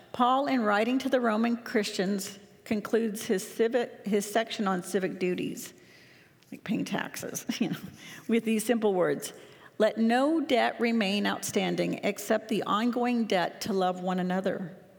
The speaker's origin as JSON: {"language": "English", "country": "United States", "tie": "born or raised there", "moved": "as an adult", "lives_now": "Abbotsford, Canada", "said": "I've been in Abbotsford for 31 years, and I've surpassed the 25 years I spent growing up in the United States. So I feel a bit Canadian."}